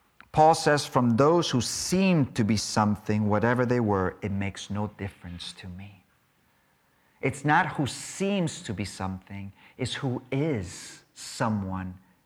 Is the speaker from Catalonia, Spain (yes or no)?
no; Capdepera, Balearic Islands, Spain; when I grew up in Capdepera, it was maybe, I don't know, 40 of us in the whole school.